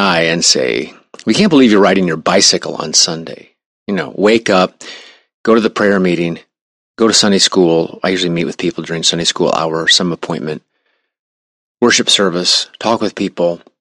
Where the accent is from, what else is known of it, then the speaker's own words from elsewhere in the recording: Omaha, Nebraska, United States; I am from Omaha, Nebraska. I bleed Cornhusker red.